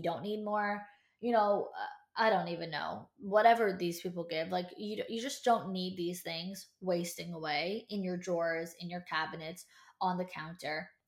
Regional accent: New York, United States; For us, listen, I'm from New York, but I'm a New Jersey bride. I'm getting married in New Jersey.

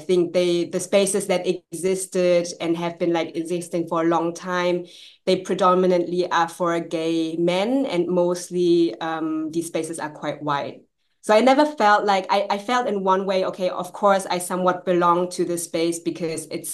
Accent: Frankfurt, Hesse, Germany; I'm from Frankfurt, which means that the prominence of the community isn't as big as, let's say, for example, in Berlin, where there's a really big community.

